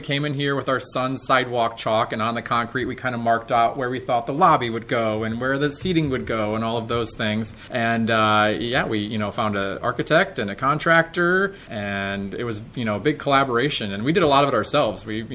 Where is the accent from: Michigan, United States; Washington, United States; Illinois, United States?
Michigan, United States; We both started when we were about 6 or 7 years old. We're both from Michigan.